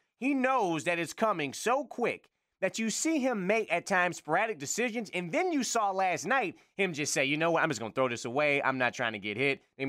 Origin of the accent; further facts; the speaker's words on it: Detroit, Michigan, United States; I grew up in Detroit. I'm from the west side of Detroit.